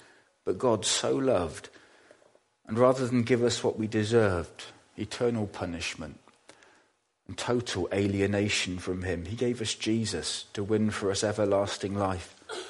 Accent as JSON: {"language": "English", "town": "Bradford-on-Avon", "region": "South West England", "country": "United Kingdom", "tie": "born or raised there", "said": "one of my cousins who I grew up with in Bradford-on-Avon"}